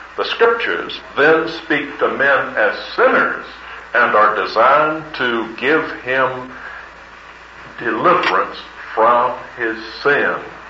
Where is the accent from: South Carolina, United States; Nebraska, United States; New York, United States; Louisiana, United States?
South Carolina, United States; also born or lived in Birmingham; Those of us from the east, southeast, such as I am, in South Carolina, We don't have a whole lot in my hometown, but I lived for a long time in a city in the South.